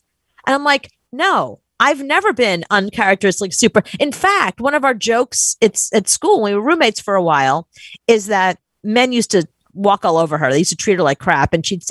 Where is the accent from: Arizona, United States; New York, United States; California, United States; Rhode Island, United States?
New York, United States; New York City; Like, I came from New York City. I wasn't much of a driver.